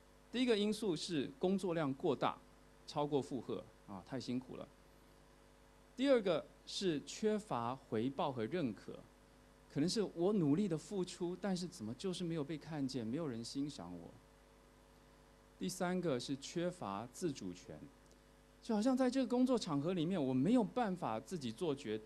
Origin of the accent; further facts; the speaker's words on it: Taiwan; 因为我是在台湾出生长大的，想起小时候听到的那些台湾的那些曲调